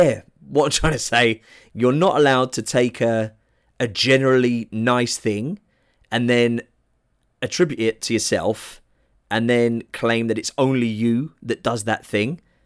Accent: Croydon, London, United Kingdom; I am British, so, you know, I've got a British passport, I was born there, I'm from Croydon

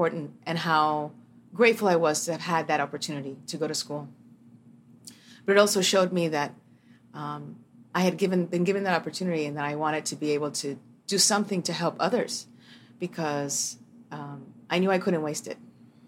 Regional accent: Miami, Florida, United States; I grew up in Little Havana with, you know, in a very tight-knit Cuban community.

